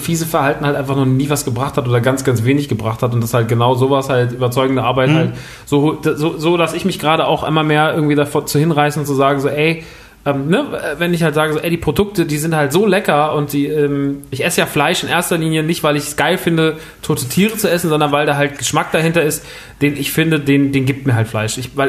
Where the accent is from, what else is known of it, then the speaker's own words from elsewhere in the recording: Rodgau, Hesse, Germany; gerade wie gesagt, auf dem Dorf. Wir sind groß geworden, also ich bin groß geworden im Rottgau.